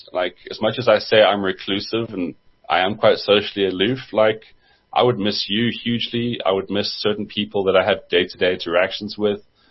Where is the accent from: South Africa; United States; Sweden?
South Africa; This is the annoying thing about being South African and traveling, is that the first thing you always think about is, like, can I live here?